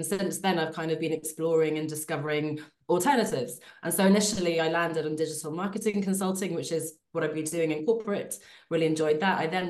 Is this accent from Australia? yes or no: no; Surrey, South East England, United Kingdom; also born or lived in Switzerland; now in Poole, United Kingdom; I grew up in Surrey, and my parents are Swedish. I lived in Switzerland for 10 years. I then, as I said, did the nomad thing, came back to London.